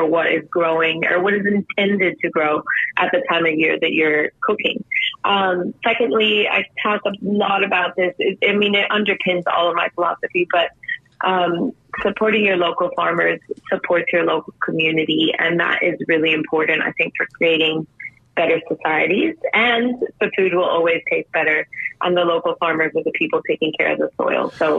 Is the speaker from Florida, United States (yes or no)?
yes; Miami, Florida, United States; now in California, United States; I grew up in Miami, Florida, a big Cuban family.